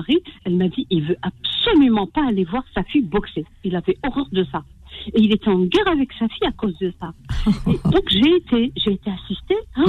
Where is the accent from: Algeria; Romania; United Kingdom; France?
Algeria; Algiers, Algiers Province; born there; au départ, moi, je suis née à la Casbah d'Alger